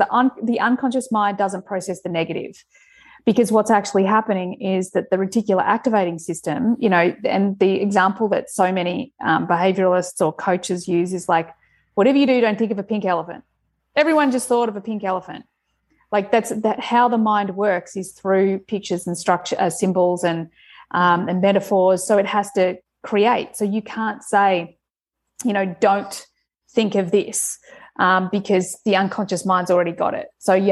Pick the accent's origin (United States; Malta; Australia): Australia; especially being Australian